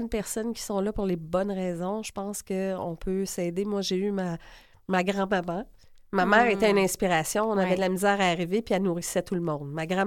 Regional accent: Montreal, Quebec, Canada; Je viens de Saint-Henri-Pointe-Saint-Charles. Je viens pas d'un quartier facile.

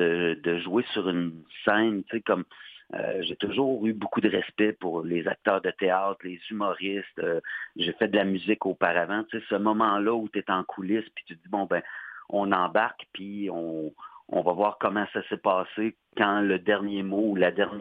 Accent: Trois-Rivières, Quebec, Canada; j'ai fait du théâtre lorsque j'étais au secondaire, au cégep, dans ma région natale, là, en Mauricie, à Trois-Rivières.

